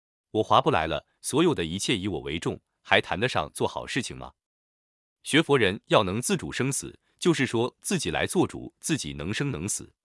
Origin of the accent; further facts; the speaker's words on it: China; 我们中国人经常讲一句话，你凭良心讲讲看